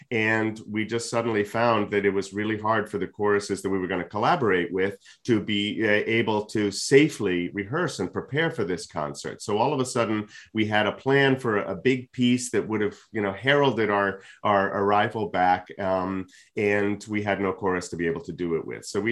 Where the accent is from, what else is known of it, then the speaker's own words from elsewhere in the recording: Boston, Massachusetts, United States; now in Washington, United States; I'm from Boston originally.